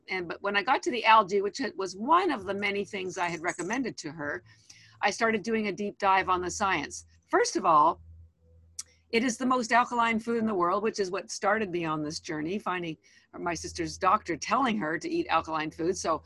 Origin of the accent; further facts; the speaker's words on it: Toronto, Ontario, Canada; moved away as an adult; now in Boston, United States; I live in Boston, Massachusetts. I've lived here 33 years. Wow. However, I am Canadian, a homegrown girl, born in Toronto.